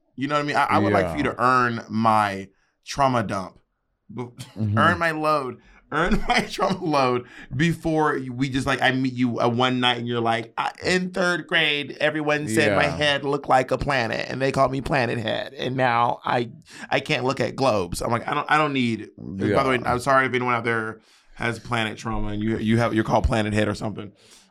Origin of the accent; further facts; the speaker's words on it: Atlanta, Georgia, United States; I'm from Atlanta.